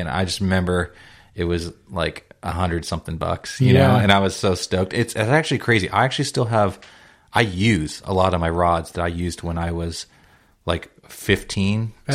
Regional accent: California, United States; I grew up in the South Bay, and my dad, it was just literally

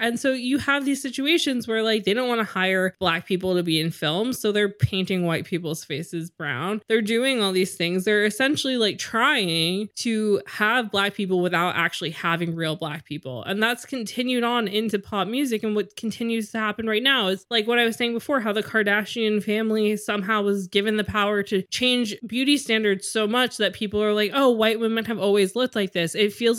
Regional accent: United States; especially in America, because we're American focused on a lot of this stuff.

